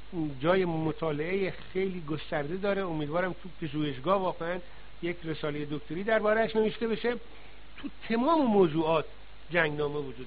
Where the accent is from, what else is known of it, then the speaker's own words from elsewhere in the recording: Iran; نه به خاطر اینکه من ایرانی هستم تعصب دارم